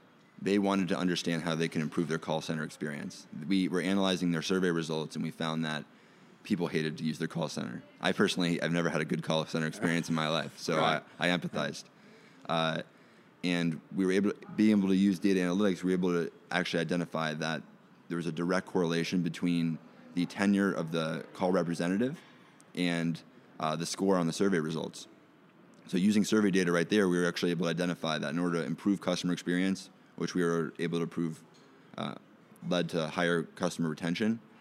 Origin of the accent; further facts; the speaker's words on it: Orlando, Florida, United States; I actually just moved back to Orlando, Florida. So as it turns out, I'm in my hometown right now.